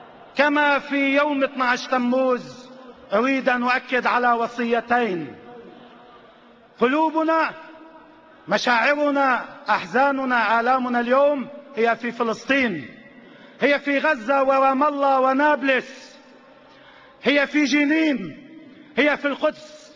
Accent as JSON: {"language": "Arabic", "country": "Lebanon", "said": "العراق الذي يجب أن ننظر إليه كلبنانيين كنموذج"}